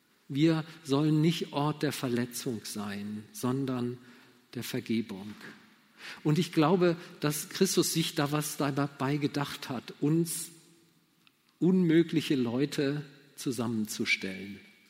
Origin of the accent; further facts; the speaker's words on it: Germany; Als Deutsche erwarten wir natürlich immer ungeheuer viel von Institutionen und erst recht vom Staat.